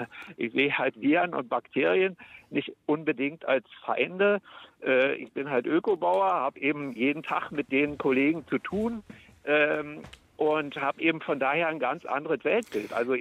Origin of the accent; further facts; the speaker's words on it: East Germany, Germany; Und ich meine, ich bin in der DDR aufgewachsen.